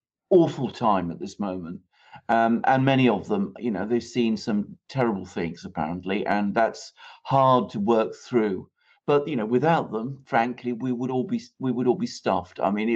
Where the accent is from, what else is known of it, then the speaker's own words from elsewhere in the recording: United Kingdom; is what we tend to say still in Britain, because obviously I'm British